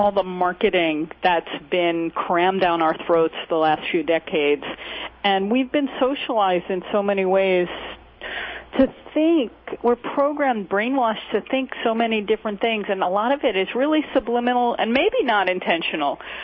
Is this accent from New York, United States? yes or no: yes; Dix Hills, New York, United States; I grew up in Dix Hills on Long Island.